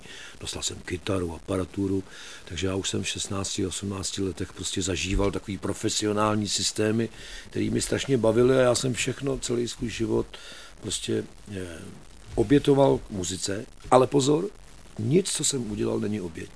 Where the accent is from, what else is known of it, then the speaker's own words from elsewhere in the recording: Prague, Czechia; born there; Můj dědeček i tatínek byli muzikanti, já jsem se narodil v Mozartově ulici, 100 metrů od Bertramky